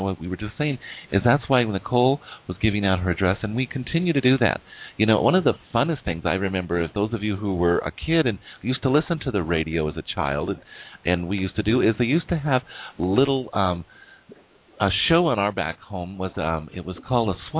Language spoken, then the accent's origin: English; United States; you know I'm Native American and so is Psychic Celeste.